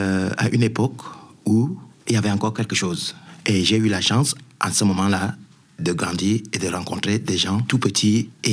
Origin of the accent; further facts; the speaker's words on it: Douala, Littoral, Cameroon; also born or lived in Yaoundé; now in Paris, France; je viens de Douala parce que j'étais chez mon oncle qui m'aimait beaucoup et qui m'aidait beaucoup pour aller à l'école.